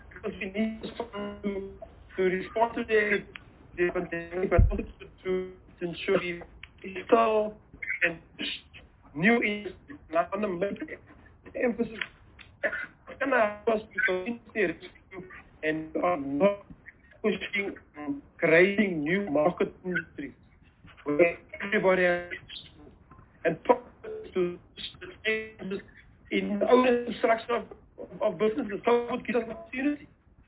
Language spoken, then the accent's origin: English; South Africa; And what we have as South African institutions, whether it's university, whether it's government, about our own data.